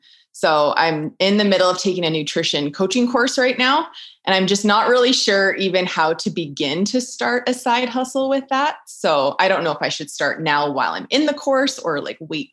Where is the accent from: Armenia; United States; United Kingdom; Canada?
Canada; Calgary, Alberta; from Calgary, Alberta, Canada.